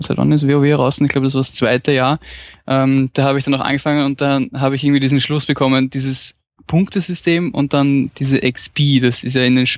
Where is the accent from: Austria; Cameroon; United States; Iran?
Austria; Also ich bin aus Österreich und ich bin Lehrer. Ich bin relativ junger Lehrer mit 28.